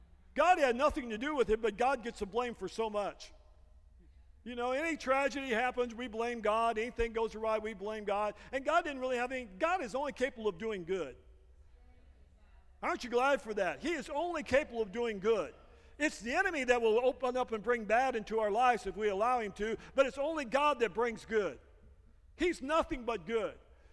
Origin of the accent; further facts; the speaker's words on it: Michigan, United States; also born or lived in Arkansas; I was born in Arkansas, raised in Michigan. That is a true hillbilly.